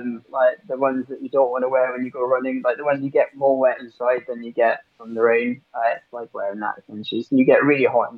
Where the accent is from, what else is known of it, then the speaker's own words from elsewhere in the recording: Wales, United Kingdom; as you might be able to tell, I'm from South Wales. I live on the side of a hill, so basically wherever I go is up a hill or downhill, and there's plenty of trails.